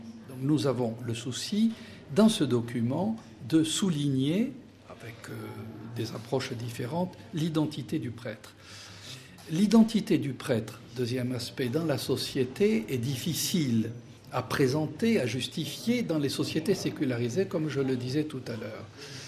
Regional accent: France; lorsque je retourne chez moi en France

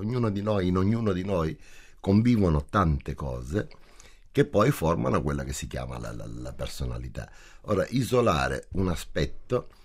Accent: Sicily, Italy; Io, essendo siciliano, ho studiato la Sicilia, perché devo parlare della mia terra

